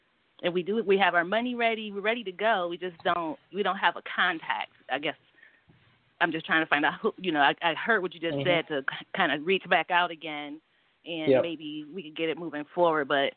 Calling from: Atlanta, Georgia, United States; I'm calling from Atlanta.

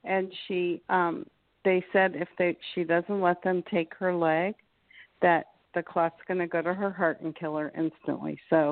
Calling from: Florida, United States; I'm from Florida.

